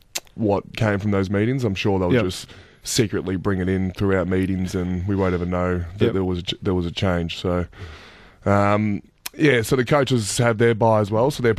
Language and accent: English; Ormond, Victoria, Australia; Went back to my hometown in Ormond.